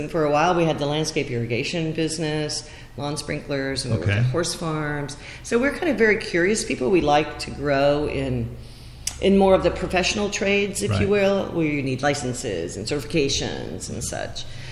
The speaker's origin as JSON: {"language": "English", "region": "Arkansas", "country": "United States", "also_born_or_lived": "California", "lives_now": "Manhattan, United States", "said": "where actually I'm from Arkansas. I won't give you the whole history, but anyway. That's because I also grew up in California."}